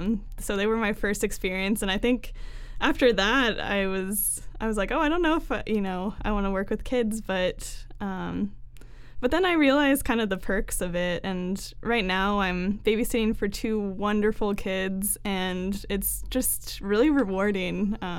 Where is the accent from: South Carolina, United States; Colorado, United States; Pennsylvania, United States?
Colorado, United States; Boulder; Well, I'm from Boulder, Colorado, originally.